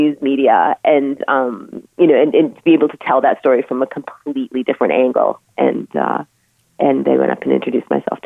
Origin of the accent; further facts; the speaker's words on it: Grande Prairie, Alberta, Canada; I'm certain that growing up in Grand Prairie, Alberta, if me and my friends went to our fathers and parents and said we want a race car